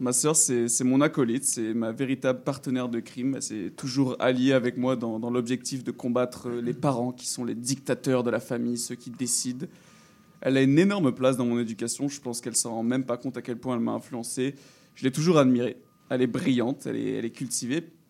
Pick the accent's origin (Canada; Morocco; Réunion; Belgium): Réunion; je suis français, comme on l'entend. Mais je suis né à La Réunion, j'ai grandi à La Réunion, j'ai toujours vécu à La Réunion. Donc ma famille, ma mère, mon père et ma sœur sont à La Réunion.